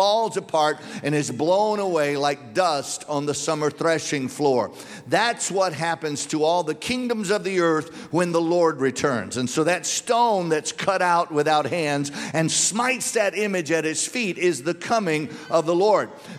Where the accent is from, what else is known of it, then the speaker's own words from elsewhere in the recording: Louisiana, United States; now in Birmingham, United States; If you're from flatland like we are, we're originally from Louisiana, a good-sized hill looks like a mountain.